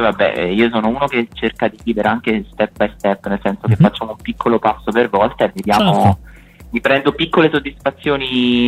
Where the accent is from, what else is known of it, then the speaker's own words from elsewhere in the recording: Terracina, Lazio, Italy; Sì, allora io sono di Terracina, in provincia di Latina